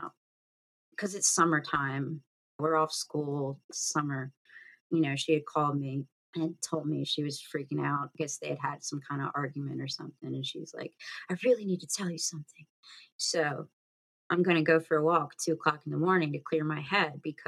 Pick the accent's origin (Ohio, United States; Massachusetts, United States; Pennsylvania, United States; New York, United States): Pennsylvania, United States; So I go for a walk in my hometown, not realizing that violence can happen to you literally anywhere.